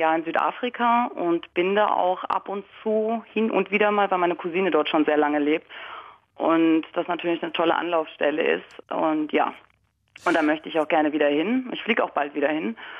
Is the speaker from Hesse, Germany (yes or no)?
yes; Frankfurt, Hesse, Germany; Ich bin hier wirklich geboren, hier sogar in der Ecke, wo ich gerade wohne.